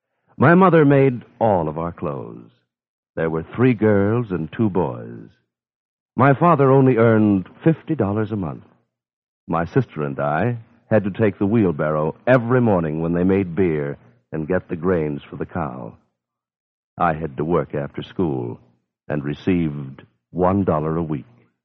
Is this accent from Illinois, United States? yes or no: yes; Chicago, Illinois, United States; I don't think you know how rural Chicago was 75 years ago. I was born in the West Side, and we moved to the stockyards when I was a year old. We lived two blocks from the floor where they have the stock show now.